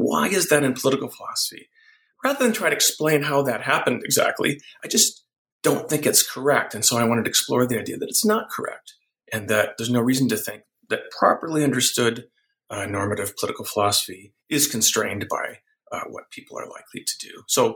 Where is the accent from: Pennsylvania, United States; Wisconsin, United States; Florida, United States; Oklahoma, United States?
Wisconsin, United States; A little bit about myself. I grew up in Wisconsin.